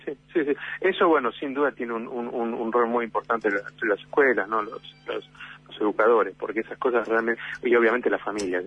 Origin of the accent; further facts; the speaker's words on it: Buenos Aires, Argentina; now in Puerto Madryn, Argentina; yo soy de Buenos Aires, soy una gran ciudad, ¿no? Viviendo en Puerto Madryn de hace tiempo, pero soy de una gran ciudad.